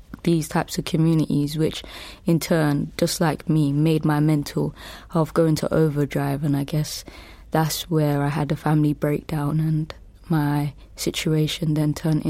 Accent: Deptford, London, United Kingdom; It wasn't like it is now, gentrified and stuff. Coming from a place close to a estate called Pepys Estate, it was obviously quite challenging.

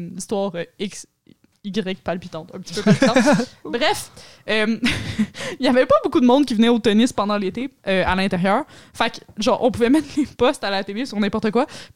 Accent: Montreal, Quebec, Canada; végétarienne chez nous à Montréal

